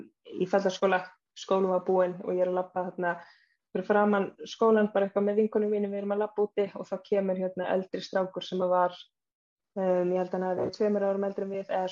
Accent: Reykjavik, Capital Region, Iceland; hvaðan ertu og maður svona úr Breiðholti, bara nei hvaðan ertu í alvörinni

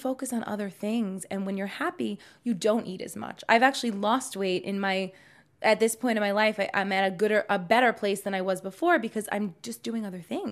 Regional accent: New York, United States; I love New York. So I've had a love-hate relationship with it. I'm from there. So I'm born and raised in New York

